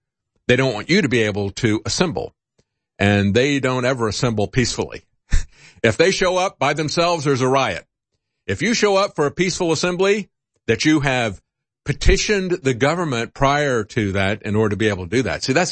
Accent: United States; I think of myself as being an American. I am able, because I am an American, to have the freedom of speech.

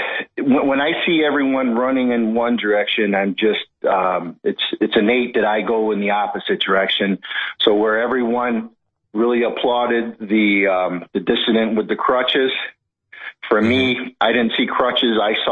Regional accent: Rochester, New York, United States; moved away as an adult; now in South Carolina, United States; moved from my hometown of Rochester, New York, along with my Cuban-born wife, and relocated here in South Carolina

